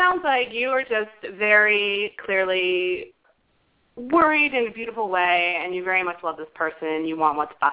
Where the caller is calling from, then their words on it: Illinois, United States; I'm calling from Illinois.